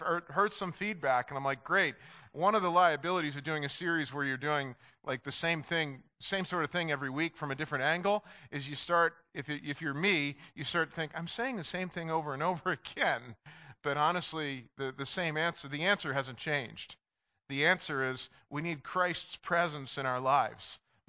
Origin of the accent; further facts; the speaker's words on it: New York, United States; See, I've traveled around a lot, but I grew up outside of New York, so you'd hear that.